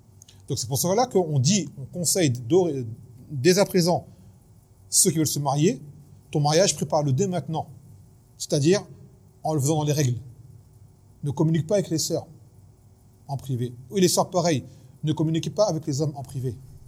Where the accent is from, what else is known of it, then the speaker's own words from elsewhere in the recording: France; parce que nous, on est français, vous le savez